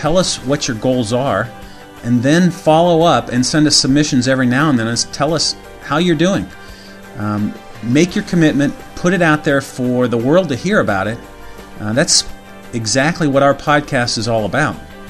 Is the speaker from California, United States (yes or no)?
no; Cincinnati, Ohio, United States; I'm from Cincinnati, Ohio, in the United States.